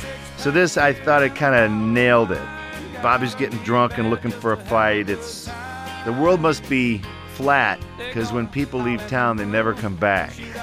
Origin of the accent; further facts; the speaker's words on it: Michigan, United States; I grew up in Michigan, and we had some property in the middle part of the state in Gladwin, Michigan.